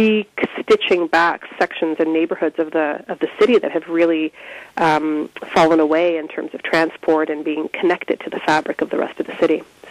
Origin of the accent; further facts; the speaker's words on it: Waterloo, Ontario, Canada; I'm actually originally from Waterloo